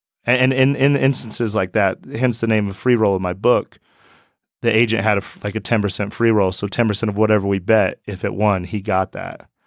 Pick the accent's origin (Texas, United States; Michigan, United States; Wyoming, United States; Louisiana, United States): Wyoming, United States; And I was like, "I'm from Wyoming, sir."